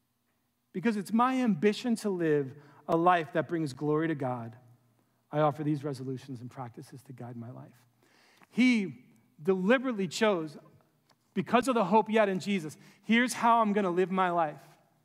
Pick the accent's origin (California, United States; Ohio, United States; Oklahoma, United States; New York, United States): New York, United States; New York City; He was from way upstate in some podunk town. I was from New York City, so way cooler than him.